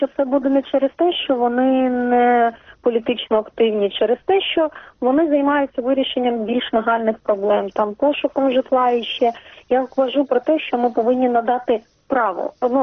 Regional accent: Crimea, Ukraine; now in Kyiv, Ukraine; я сама з Криму, що я живу в Києві вже півтора року

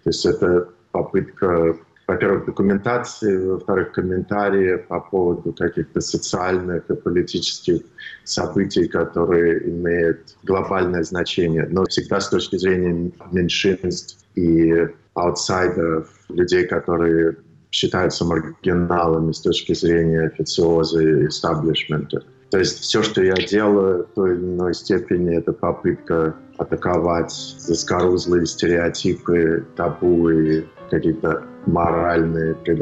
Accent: Russia; now in United States; Но это главная причина, почему я уехал из России.

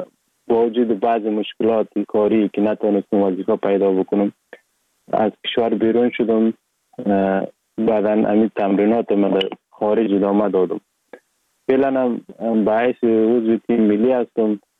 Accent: Sheberghan, Jowzjan, Afghanistan; also born or lived in Sar-e Pol; اصلا زاده ولایت سرپل هستم، در ولایت جوزجان کلان شدیم. تحصیلات ما، مکتب ما، همه چیز ما در ولایت جوزجان خواندیم.

